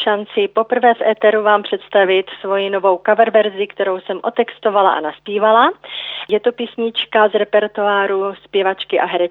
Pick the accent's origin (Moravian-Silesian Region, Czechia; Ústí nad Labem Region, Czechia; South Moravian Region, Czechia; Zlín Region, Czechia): South Moravian Region, Czechia; Příbram na Moravě; now in Šlapanice, Czechia; pocházím z Příbrami na Moravě a letos to již bude 33 let, co bydlím ve Šlapanicích u Brna.